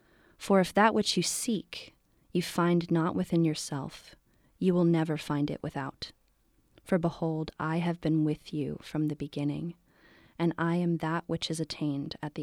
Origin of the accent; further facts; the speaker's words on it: Morristown, New Jersey, United States; born there; And I was born in Morristown, New Jersey.